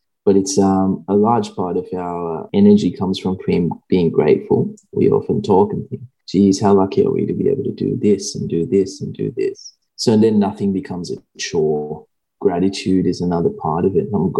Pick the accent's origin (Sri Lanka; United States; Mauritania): Sri Lanka; now in Australia; I grew up in Sri Lanka.